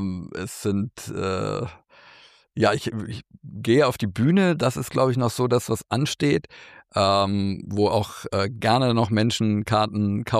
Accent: Mönchengladbach, North Rhine-Westphalia, Germany; Mönchengladbach, meine Heimatstadt

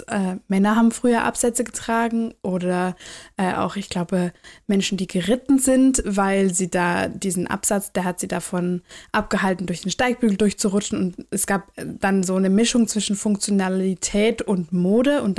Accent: Baden-Württemberg, Germany; ich komme aus dem Schwabenländle

